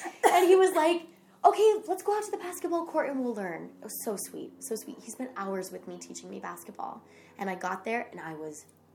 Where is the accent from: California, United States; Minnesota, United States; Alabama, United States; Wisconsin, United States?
California, United States; Placerville; this woman, Jolinda Crocker, from my hometown of Placerville, California, I met her at the county fair